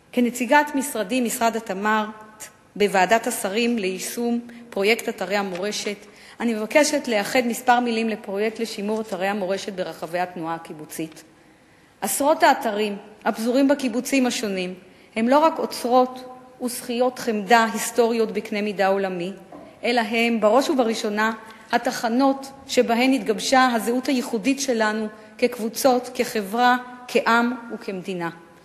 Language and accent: Hebrew; Jerusalem, Jerusalem District, Israel; now in Shefayim, Israel; זאת לאחר שגדלתי, התחנכתי ולמדתי בעיר הולדתי ירושלים, בה הוצבו זהותי ותפיסותיי.